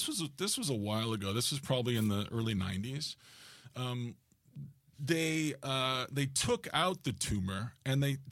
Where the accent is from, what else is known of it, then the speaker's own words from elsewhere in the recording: New York, United States; You know, I'm from New York.